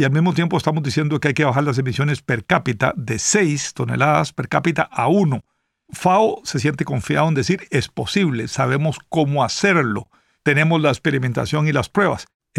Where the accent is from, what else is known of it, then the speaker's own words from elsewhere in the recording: Costa Rica; Conozco ejemplos de producción, digamos, en mi país, Costa Rica, de café CO2 neutral en las montañas de Dota